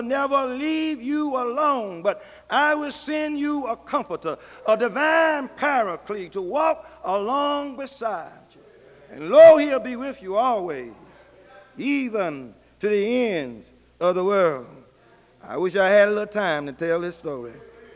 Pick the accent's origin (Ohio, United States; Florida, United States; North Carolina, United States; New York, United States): North Carolina, United States; Raleigh; I can remember as a child, growing up in the West Raleigh community, it seems to me that I was the smallest child in the group.